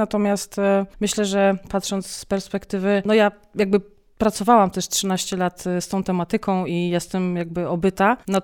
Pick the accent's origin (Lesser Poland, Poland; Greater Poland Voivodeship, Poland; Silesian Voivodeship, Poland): Lesser Poland, Poland; Oświęcim; Tak, od urodzenia mieszkam w Oświęcimiu, czyli jakieś 39 lat. Właściwie urodziłam się w Oświęcimiu, a mieszkam w gminie Oświęcim, Brzezińce, nieopodal właśnie miasta Oświęcim, jakieś 6 kilometrów.